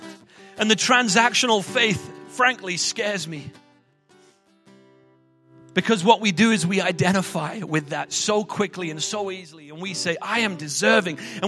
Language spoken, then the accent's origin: English; United Kingdom; Trust me, I'm British, you can trust me.